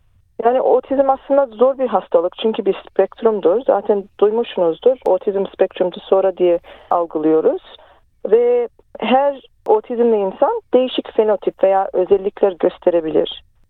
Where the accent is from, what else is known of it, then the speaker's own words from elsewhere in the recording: Melbourne, Victoria, Australia; Ben 80'li yıllarda Melbourne'da doğdum ve büyüdüm. Annem ve babam 70'li yıllarda Kuzey Kıbrıs'tan buraya göç ettiler.